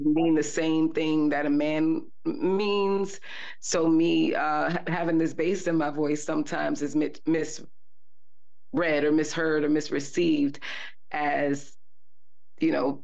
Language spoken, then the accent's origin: English; Miami, Florida, United States; We're both from Miami. Well, he's raised in Miami. We're both raised in Miami, and we connect with that.